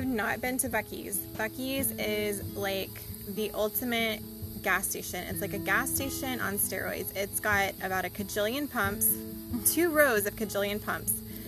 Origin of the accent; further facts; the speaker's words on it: Austin, Texas, United States; being from Austin and growing up in Austin, I'm not a huge fan of Oklahoma